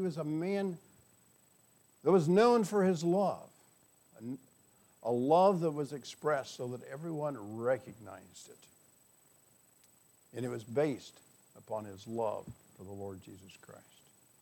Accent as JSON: {"language": "English", "region": "Wisconsin", "country": "United States", "said": "I come from Wisconsin. We're in the north. It's going to freeze up there."}